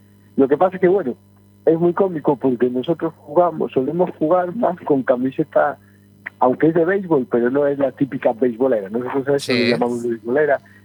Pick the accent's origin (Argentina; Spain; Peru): Spain; Galicia; soy gallego